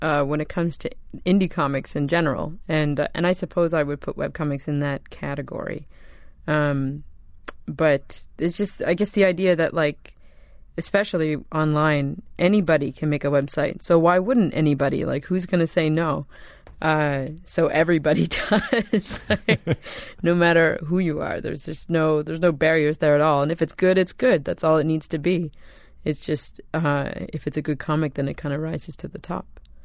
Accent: Canada; maybe it's because I'm from Canada, which is kind of an underrepresented place in the great big area of entertainment and popular culture

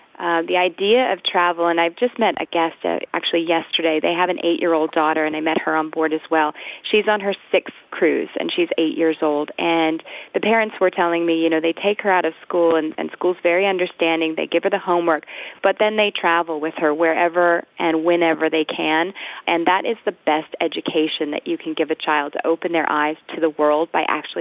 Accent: Augusta, Georgia, United States; also born or lived in San Francisco / Michigan / London / Texas; I mostly grew up in Augusta, Georgia.

